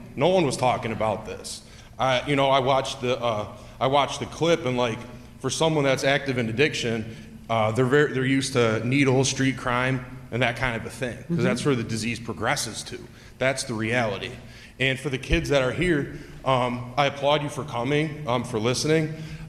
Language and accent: English; Orchard Park, New York, United States; I went to Canisius High School. I'm from Orchard Park.